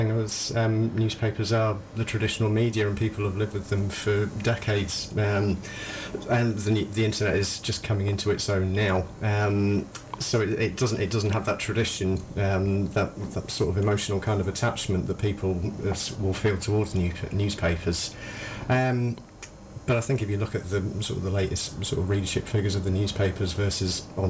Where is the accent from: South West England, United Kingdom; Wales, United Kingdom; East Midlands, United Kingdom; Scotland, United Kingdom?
South West England, United Kingdom; I'm from the West Country originally and decided to come back to get out of the London rat race.